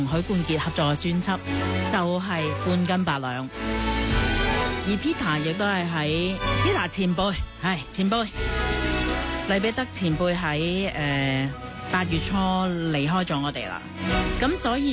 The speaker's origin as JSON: {"language": "Cantonese", "country": "Hong Kong", "said": "我哋乐迷或者系我哋香港人啊"}